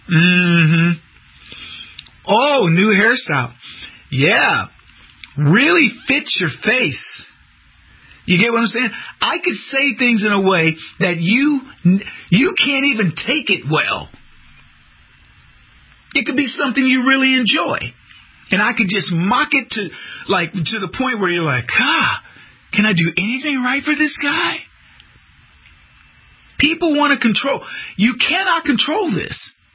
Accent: San Antonio, Texas, United States; I'm from San Antonio. He's not lying.

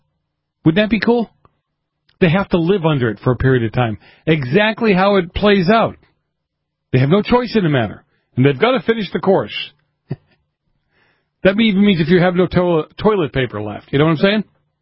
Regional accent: Boston, Massachusetts, United States; My family, I grew up in Boston. I grew up in a Democrat household.

